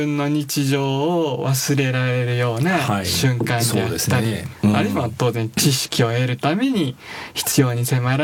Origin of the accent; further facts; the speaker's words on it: Kansai, Japan; also born or lived in Fukui; now in Hamamatsu, Japan; もともと福井県で生まれまして、はい、長く関西で育ちました。